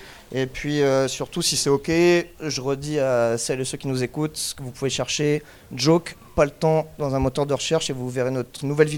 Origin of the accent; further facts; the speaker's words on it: Paris, Île-de-France, France; Un jour, on partait pour un gros concert dans le sud de la France, donc on est de Paname, tu vois, donc il fallait partir à Marseille.